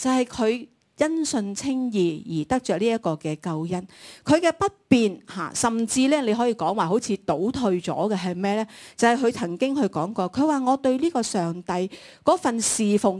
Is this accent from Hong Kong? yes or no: yes; Hong Kong; 但是对我们外邦人，对我们香港人来到讲，西九就是西九，是吧？